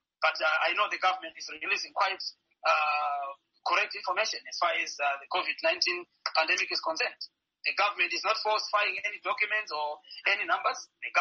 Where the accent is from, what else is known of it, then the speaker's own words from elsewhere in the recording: Masvingo, Zimbabwe; In my community in Masvingo, I come from Charumbira area close to Cape Town.